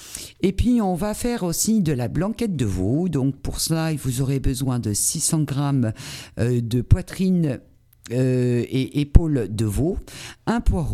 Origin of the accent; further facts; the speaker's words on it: Hauts-de-France, France; moi ça va être un tiramisu spéculoos parce que je suis du Nord